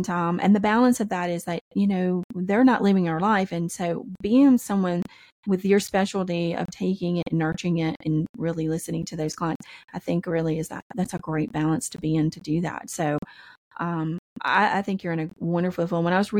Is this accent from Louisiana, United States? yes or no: yes; Louisiana, United States; And I'm from the South and sometimes we're not the smartest people in the world. Please don't hate me on that. But I'm from